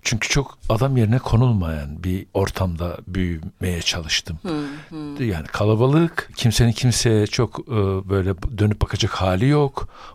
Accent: Avanos, Nevşehir, Turkey; Orta Anadolu çocuğuyum ben, Avanosluyum dediğin gibi. Bizim oralarda çok fazla erken edinilen meslekler seçilir.

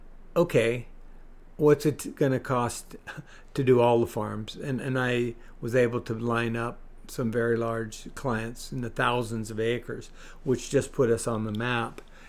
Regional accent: Modesto, California, United States; along with some local things around my hometown here of Modesto, in and around, 40, 50 miles of here.

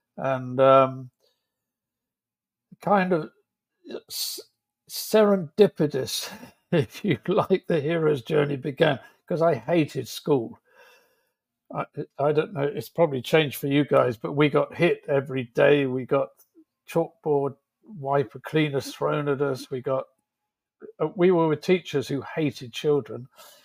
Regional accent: Reading, South East England, United Kingdom; born there; I was born in Reading, which is the capital of Berkshire in England, and didn't even have a theatre.

